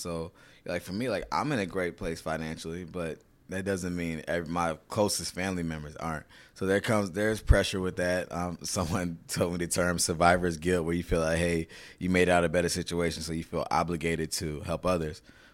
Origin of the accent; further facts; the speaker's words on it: Virginia, United States; I'm from Virginia, so not too far of a drive from Baltimore.